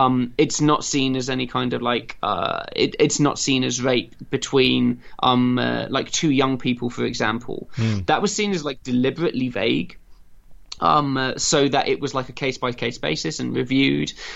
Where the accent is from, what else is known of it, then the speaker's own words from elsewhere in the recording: East of England, United Kingdom; people were having sex from the age of like 13 where I was growing up in Essex.